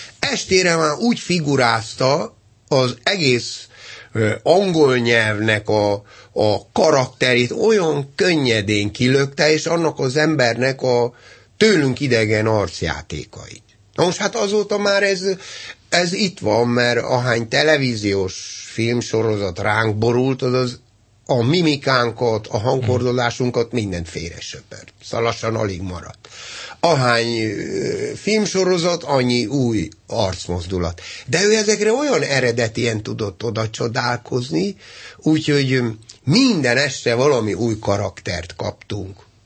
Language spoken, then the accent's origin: Hungarian; Budapest, Hungary; born there; Budapesten születtem, nem budapesti szülőktől, tévétlenül, úgyhogy jó adagba megkaptam Kunhegyest is, megkaptam Sőreget, Gömör megye és Alföld